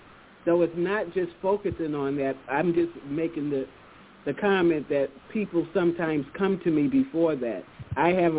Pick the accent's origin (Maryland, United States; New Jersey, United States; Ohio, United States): Maryland, United States; Baltimore; my mother is the youngest of three sisters, and we were born and raised in Baltimore, like I told you guys.